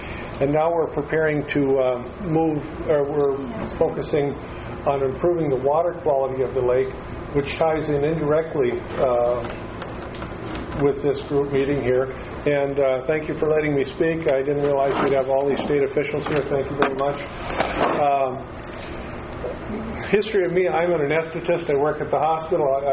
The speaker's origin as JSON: {"language": "English", "town": "Detroit Lakes", "region": "Minnesota", "country": "United States", "tie": "born or raised there", "also_born_or_lived": "Fargo", "lives_now": "Worthington, United States", "said": "I'm originally from Fargo, Moorhead. I grew up in the Lakes Country, Detroit Lakes, Pelican Lake."}